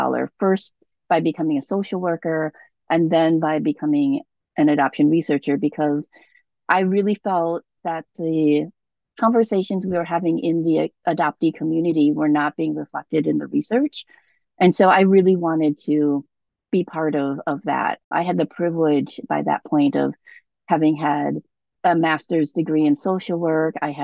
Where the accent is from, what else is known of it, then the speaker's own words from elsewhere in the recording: Minnesota, United States; also born or lived in South Korea; So I was born in South Korea and adopted to Minnesota in the early 1970s when I was about 3 years old, just before my third birthday, and was raised in a white family.